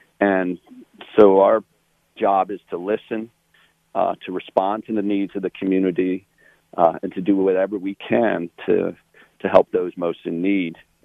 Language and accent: English; Baltimore, Maryland, United States; born there; Well, I was born in Baltimore, and … go back a lot of years.